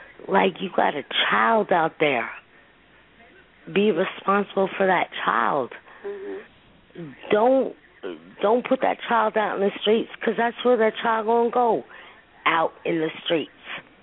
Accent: Newark, New Jersey, United States; I'm from Newark, New Jersey, where the hood is the hood.

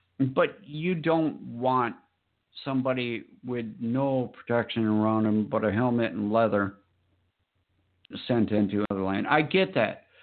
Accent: Minnesota, United States; head to my home state of Brainerd, August 16th to the 19th. The closest that NHRA gets to me.

